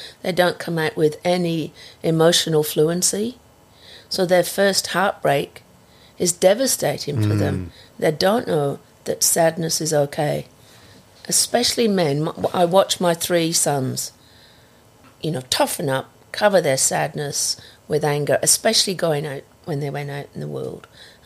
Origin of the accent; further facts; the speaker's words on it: North West England, United Kingdom; No, I come from Lancashire. All of us can talk to anybody.